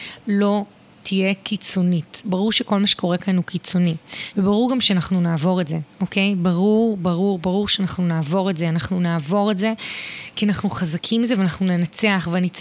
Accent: Southern District, Israel; הילדים שלי עדיין איתי בבית וכדומה, מאוד מאוד עמוס לי, אנחנו מהדרום, מאוד מורכב

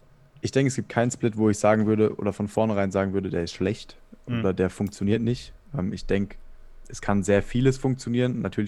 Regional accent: Baden-Württemberg, Germany; ich komme aus der Nähe von Heidelberg, Baden-Württemberg. Und ja, ich bin 23 Jahre alt

